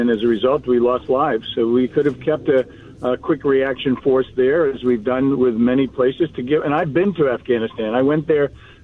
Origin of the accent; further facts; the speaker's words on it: United States; I obviously had to deal with, you know, being an American.